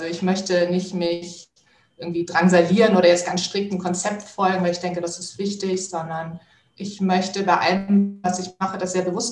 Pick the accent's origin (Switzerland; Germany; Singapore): Germany; Hamburg; ich komme aus Hamburg